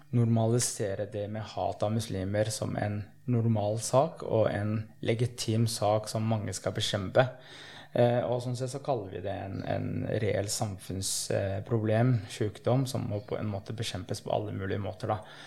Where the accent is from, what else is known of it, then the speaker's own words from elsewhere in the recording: Oslo, Norway; also born or lived in Somalia; Jeg 40 år, to barn, fra Oslo, opprinnelig fra Somalia.